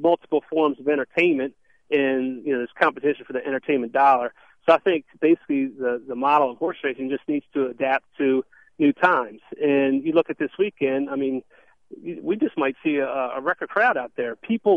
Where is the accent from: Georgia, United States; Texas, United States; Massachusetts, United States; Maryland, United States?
Maryland, United States; we're Maryland guys. We're 10 minutes from Pimlico, and this historic race that dates back to 1919.